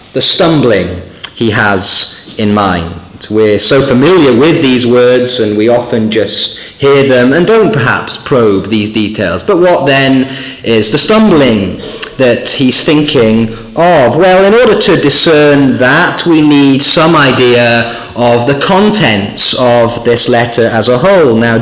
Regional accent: Thirsk, Yorkshire and the Humber, United Kingdom; As most of you know, I come originally from Thirsk in North Yorkshire.

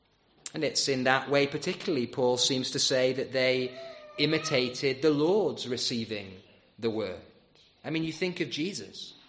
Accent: United Kingdom; We're British, after all. The weather is a big deal to us.

